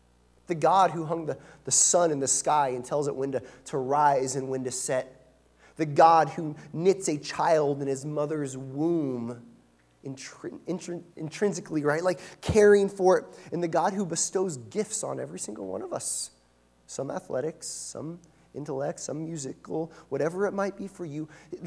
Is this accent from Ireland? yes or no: no; Pacific Northwest, United States; Now, I'm a kid from the Northwest, right? Not a lot of means and whatnot.